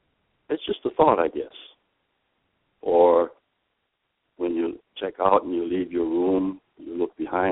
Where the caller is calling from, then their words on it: Sacramento, California, United States; Well, this morning I'm calling from Sacramento.